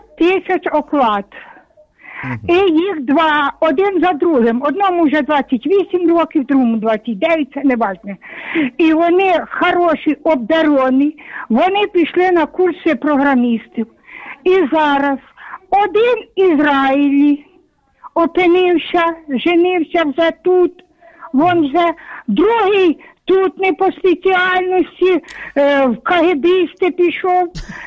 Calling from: Khmelnytskyi, Khmelnytskyi Oblast, Ukraine; Це я з Хмельницьку.

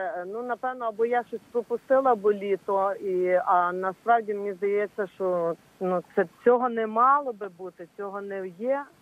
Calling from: Lviv, Lviv Oblast, Ukraine; Слава Ісусу Христу, зі Львова

